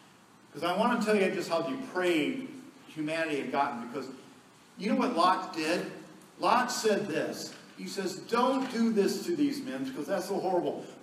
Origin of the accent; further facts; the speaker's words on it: Findlay, Ohio, United States; Also growing up in Findlay, there's a large gay community in Findlay, Ohio, to the point that I learned how to recognize it.